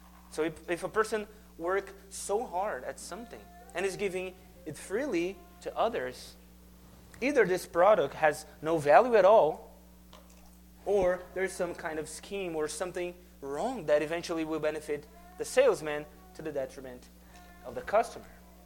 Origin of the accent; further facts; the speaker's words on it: Brazil; I was born and raised in Brazil. And life back there is tough.